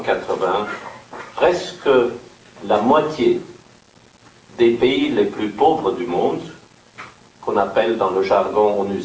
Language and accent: French; Austria; je me souviens que je viens du pays